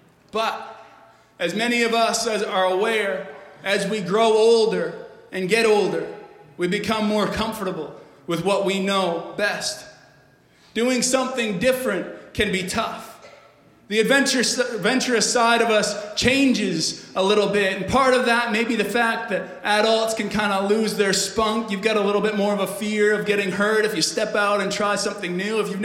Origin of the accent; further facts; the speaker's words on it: New Brunswick, Canada; So if my accent hasn't given it away yet, I'm not from here. I grew up in Canada in the frozen tundras of New Brunswick.